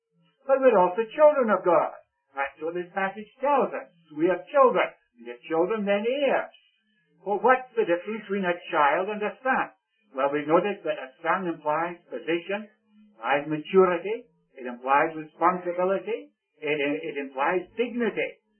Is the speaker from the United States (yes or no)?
no; India; born there; And I'm not even a Scotsman. I was born in India. And you might say I'm an Indian